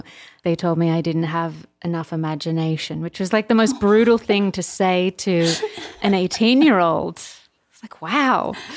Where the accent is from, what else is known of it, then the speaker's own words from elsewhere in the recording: Australia; I want to talk about this one particular line that as an Australian really struck me.